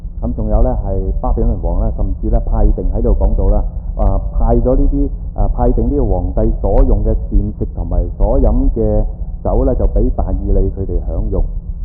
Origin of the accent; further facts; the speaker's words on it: Hong Kong; 作為一個香港人咧，嗰個身份好尷尬。你話你係香港人咧，又唔係喎；你話英國人又唔係，話中國人又唔係，咁應該叫我哋咩人咧？